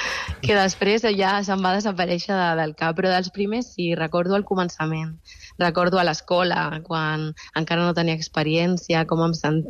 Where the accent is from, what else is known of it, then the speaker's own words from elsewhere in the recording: Sant Feliu de Llobregat, Catalonia, Spain; jo des de petita ja vivia, bueno, soc de Sant Feliu de Llobregat, vivia molt a prop del Prat